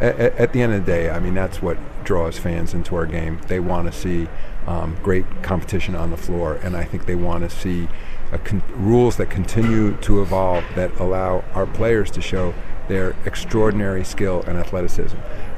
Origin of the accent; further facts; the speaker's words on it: New York, United States; So I fell in love with the game of basketball as a young boy. I grew up outside of New York City, and I was a Knicks fan as a kid